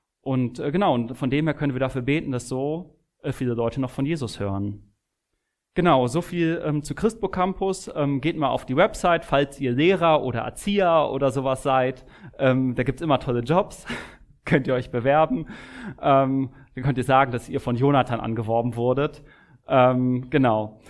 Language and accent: German; Berlin, Germany; ich bin in Berlin geboren, bin gebürtiger Kreuzberger